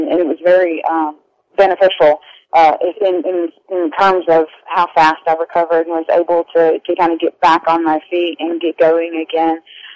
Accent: the South, United States; So we kind of came back to where her family was, and that's where we were raised. So I was raised in the South, raised in church, of course

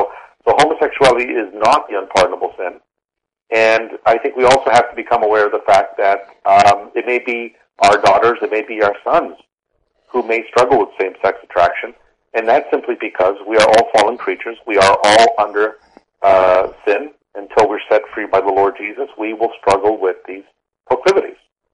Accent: Canada; All Americans, and I'm a Canadian

